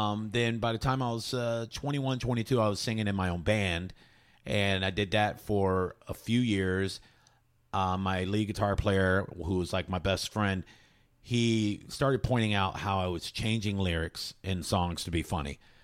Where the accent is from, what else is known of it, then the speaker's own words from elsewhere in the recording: Seminole Heights, Florida, United States; I grew up in Seminole Heights, and they would come over and like … do some Pryor.